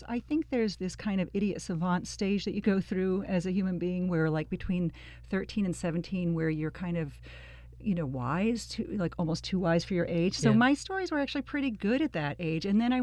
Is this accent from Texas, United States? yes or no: no; Oneonta, New York, United States; That's my hometown, Oneonta.